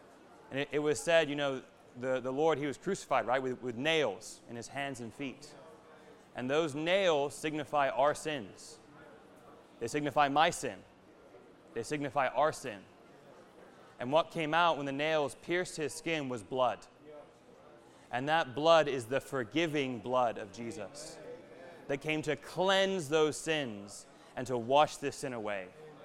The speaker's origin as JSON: {"language": "English", "country": "United States", "tie": "born or raised there", "said": "sorry, I grew up in America, so I know nothing about world history and everything about U.S. history."}